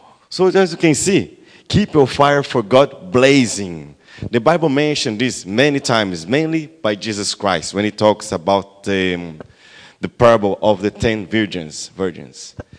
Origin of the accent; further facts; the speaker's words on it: Brazil; English is a second language; For those who doesn't know me … I'm from Brazil.